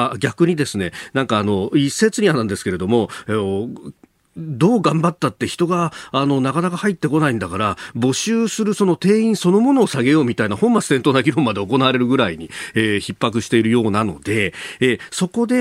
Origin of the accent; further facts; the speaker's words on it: Yokosuka, Kanagawa, Japan; 私は横須賀の出身なんですけれども